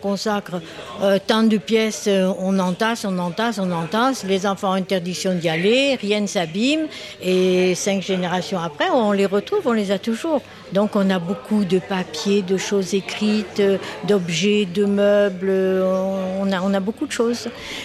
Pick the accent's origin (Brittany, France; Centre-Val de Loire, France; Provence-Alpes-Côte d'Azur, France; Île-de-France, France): Provence-Alpes-Côte d'Azur, France; Saint-Tropez; Tant par ma famille maternelle que par ma famille paternelle, puisque nous sommes tous de Saint-Tropez, ils étaient tous marins.